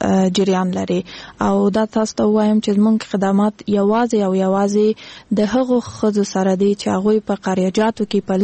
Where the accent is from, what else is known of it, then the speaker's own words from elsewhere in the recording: Kandahar, Afghanistan; زه خپل د کندهار د ولایت یم او ما تحصیل د حقوق په بخش کې کړی دی